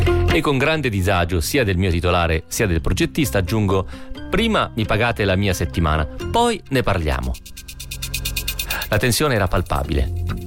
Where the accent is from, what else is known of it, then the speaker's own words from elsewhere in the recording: Vigonza, Veneto, Italy; in una piccola azienda di Vigonza, il mio paese